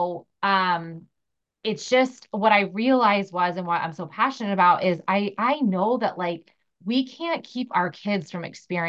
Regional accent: San Diego, California, United States; So I grew up in San Diego, but my family's originally from Utah.

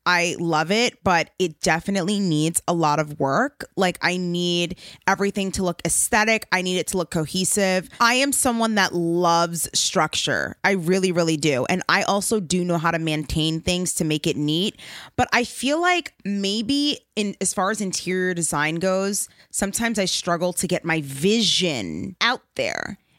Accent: Long Island, New York, United States; Long Island. I am so thrilled, so grateful that I was able to be honored for something like this in my hometown.

